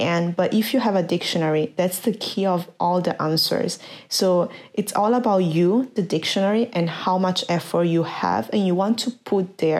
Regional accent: Cremona, Lombardy, Italy; English is a second language; I was born and raised in Cremona, which is a small town in the northern of Italy. There is around 70,000 people. So when I was there, when I was born there, I was actually the only Asian, and more precisely Chinese girl there.

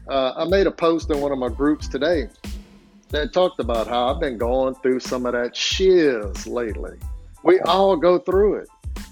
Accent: Louisiana, United States; I'm from Louisiana, so I'm apologize. I don't always use the best grammar

